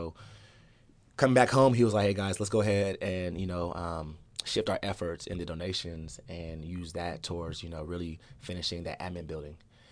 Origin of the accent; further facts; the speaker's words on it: Nigeria; He's Ghanaian, actually. I'm Nigerian, so we felt like, since we're both from Africa